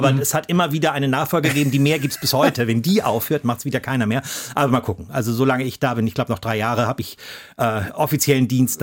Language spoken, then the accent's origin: German; Hamburg, Germany; Mich reizt nach wie vor da, wo ich groß geworden bin, im Norden Hamburgs, also da, wo die Alster sehr flach und sehr schmal ist.